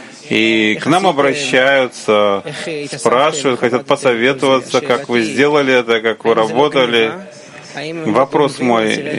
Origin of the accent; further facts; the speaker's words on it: Guatemala; Я из Гватемалы.